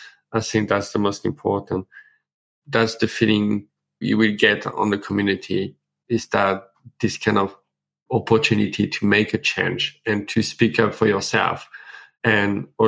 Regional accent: Shrewsbury, West Midlands, United Kingdom; I'm from Shrewsbury in the UK. I'm autistic myself.

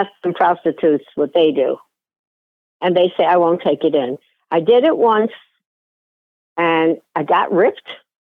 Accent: Brooklyn, New York, United States; Because we're both from Brooklyn. And that's a hot neighborhood.

